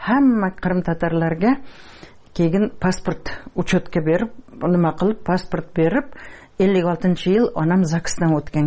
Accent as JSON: {"language": "Uzbek", "town": "Piskent", "region": "Tashkent Region", "country": "Uzbekistan", "tie": "born or raised there"}